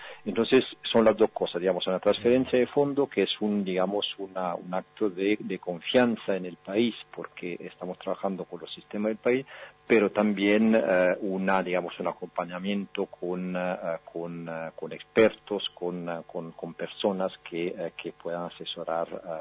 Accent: Italy; Yo soy italiano, por ejemplo

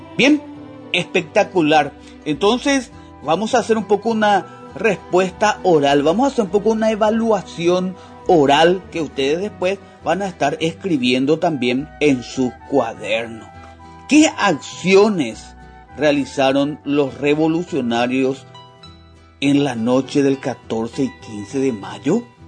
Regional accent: Paraguay; por qué hoy todos somos paraguayos libres e independientes.

